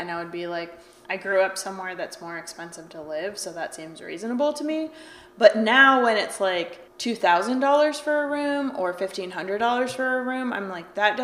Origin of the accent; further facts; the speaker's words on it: Palo Alto, California, United States; also born or lived in Mountain View; now in San Francisco, United States; Like I grew up in the South Peninsula, like in Palo Alto and Mountain View, and moved to San Francisco in 2004.